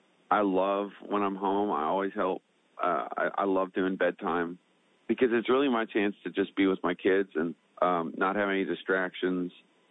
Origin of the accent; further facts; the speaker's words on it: Newfoundland and Labrador, Canada; growing up in Newfoundland, we didn't really see a lot of them.